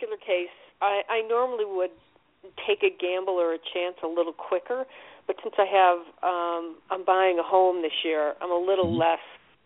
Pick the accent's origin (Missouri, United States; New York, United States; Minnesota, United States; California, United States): New York, United States; No, I was brought up in New York.